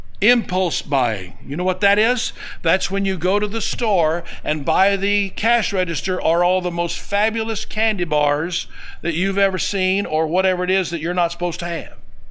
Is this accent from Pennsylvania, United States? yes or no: no; Oklahoma, United States; I grew up in Oklahoma. All roads lead to a major section line somewhere.